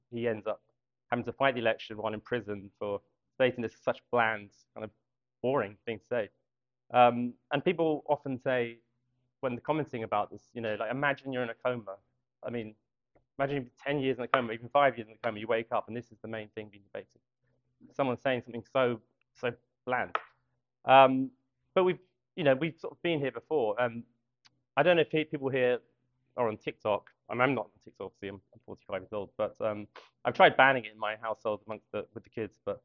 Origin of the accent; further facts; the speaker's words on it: London, United Kingdom; I grew up in London, and I've been coming to Dublin particularly, but Ireland generally, since I was a child, summers and Christmas here, and I still go a couple of times a year, see family, sometimes work, sometimes bring my own kids.